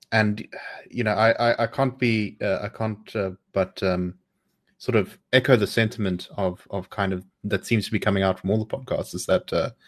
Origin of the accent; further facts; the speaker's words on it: Johannesburg, Gauteng, South Africa; now in Cape Town, South Africa; I'm from Joburg, you know. Yes, I've run away to Cape Town now, but I've always thought that it was, you know, I've always thought of it as home